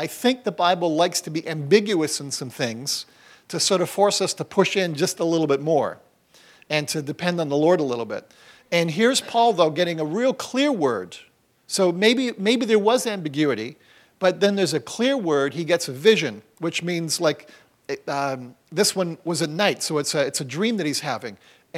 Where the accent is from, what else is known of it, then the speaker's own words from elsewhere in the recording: Toronto, Ontario, Canada; born there; now in Mississauga, Canada; I was born in Toronto, so that wasn't too far. I live in Mississauga now.